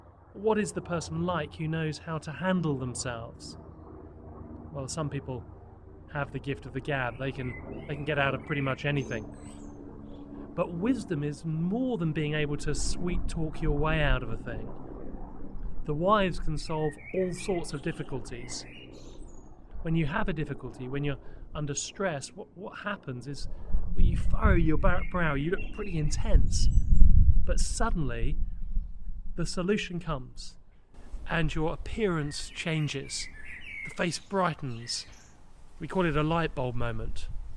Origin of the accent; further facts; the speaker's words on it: England, United Kingdom; Now, even as an Englishman, I just had to applaud.